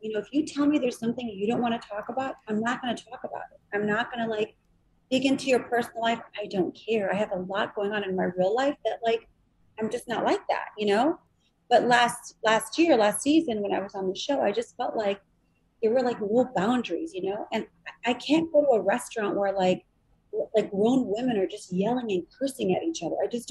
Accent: Chicago, Illinois, United States; I'm from Chicago. I'm good for it, but.

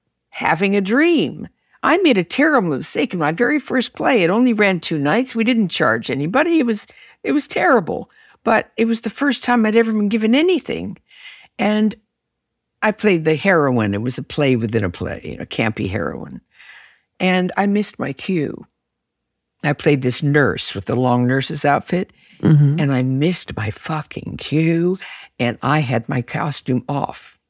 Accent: Los Angeles, California, United States; I was raised in Hancock Park in L.A.

